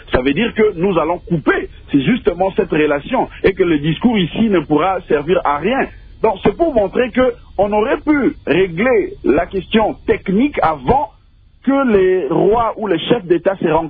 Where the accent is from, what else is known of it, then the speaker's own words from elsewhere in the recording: DR Congo; nous, en tant que Congolais, nous ne pouvons pas compter sur la Belgique